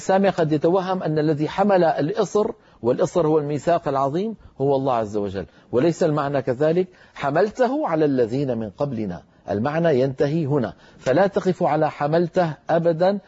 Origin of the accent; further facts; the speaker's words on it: Damascus, Damascus Governorate, Syria; بينما مثلا أهل دمشق وأنا من دمشق ينطقونها رخوة